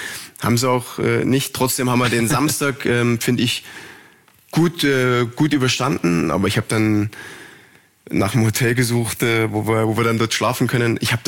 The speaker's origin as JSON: {"language": "German", "town": "Dresden", "region": "Saxony", "country": "Germany", "tie": "born or raised there", "said": "Ich bin in Dresden groß geworden."}